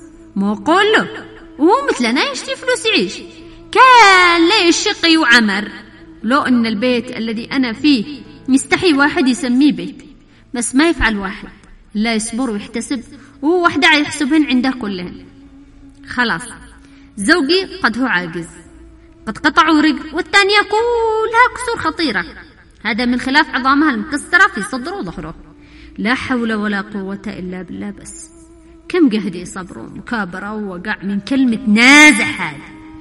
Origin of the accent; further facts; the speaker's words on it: Taiz, Taiz Governorate, Yemen; وإحنا من أبناء تعز